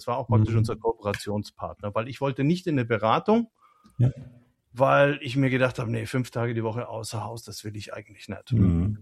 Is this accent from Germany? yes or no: yes; Nuremberg, Bavaria, Germany; ich komme ursprünglich aus Nürnberg